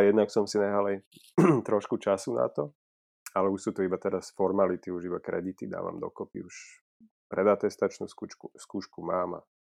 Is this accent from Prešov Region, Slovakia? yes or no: no; Bratislava, Bratislava Region, Slovakia; now in Switzerland; som z Bratislavy, 35 rokov, tuším. Som lekár.